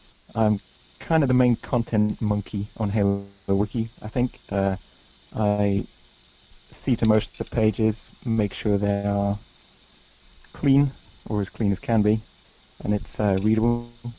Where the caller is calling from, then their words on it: United Kingdom; I'm in the UK, actually. I'm in the desolate north of the UK.